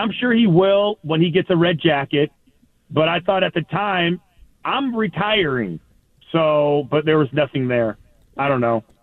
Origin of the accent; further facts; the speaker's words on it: West Coast, United States; That is, I'm from the West Coast, and we go at a different level.